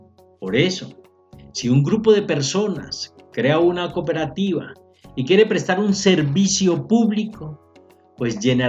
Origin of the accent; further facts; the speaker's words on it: Colombia; como colombianos que somos